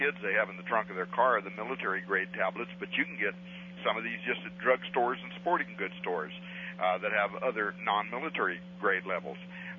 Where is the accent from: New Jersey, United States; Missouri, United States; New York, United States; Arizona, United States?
Arizona, United States; because I grew up in Arizona, and I was always flabbergasted.